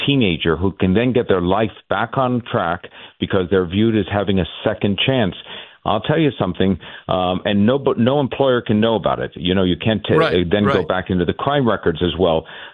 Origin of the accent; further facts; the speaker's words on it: San Francisco, California, United States; also born or lived in New York City; called home for 25 years for a long time in New York City. Mm-hmm. It became the way to do business in my hometown of San Francisco.